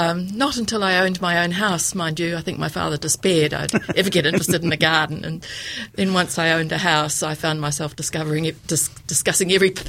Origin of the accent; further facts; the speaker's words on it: Dunedin, Otago, New Zealand; I grew up in Dunedin.